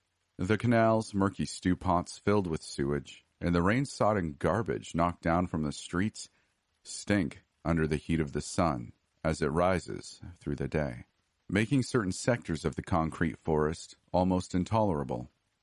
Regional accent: United States; Cities in my home country, from New York to San Francisco to Atlanta, exhibit the same kind of disarray and filth

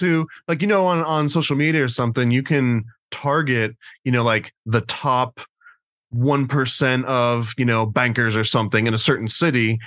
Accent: United States; I mean, I'm paranoid American, and I'm always big in the conspiracy theories.

